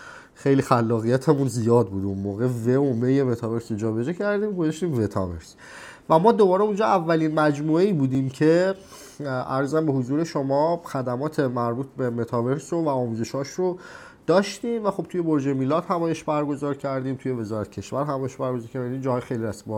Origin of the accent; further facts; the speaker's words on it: Iran; moved away; من از ایران مهاجرت کردم رفتم، و توی این پروسه ای که من از ایران رفتم